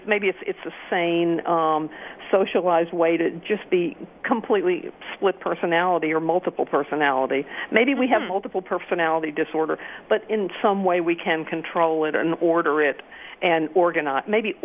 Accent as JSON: {"language": "English", "region": "Louisiana", "country": "United States", "tie": "born or raised there", "said": "It's about, I grew up in Louisiana, and it's about the Jim Crow South"}